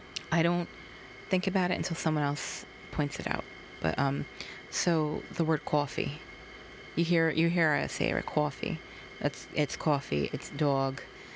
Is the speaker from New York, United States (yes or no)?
yes; New York City, New York, United States; accent: New York; Where I'm from New York City. So hey, here's an actual New York accent.